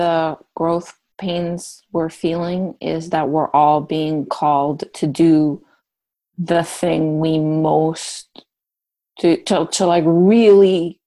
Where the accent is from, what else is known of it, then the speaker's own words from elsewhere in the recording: Hawaii, United States; Like, my mom's a hippie. I grew up in Hawaii. So that's just a place that's different from the rest of the world.